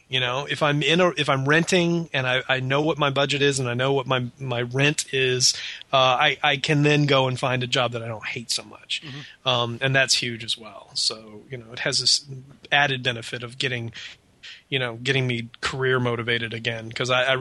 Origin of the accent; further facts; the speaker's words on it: Mississippi, United States; I grew up, I mean, we all know I'm from Mississippi, but I grew up in Forrest County, and that's Nathan Bedford Forrest County.